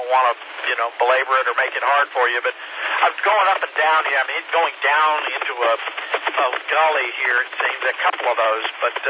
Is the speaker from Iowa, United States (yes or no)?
no; North Carolina, United States; born there; I have a special affinity for the Carolinas. I was born in North Carolina and love traveling through here